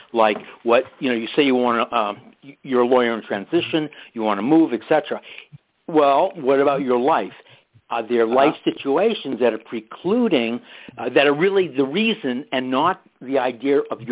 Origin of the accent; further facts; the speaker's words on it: New York City, New York, United States; from New York City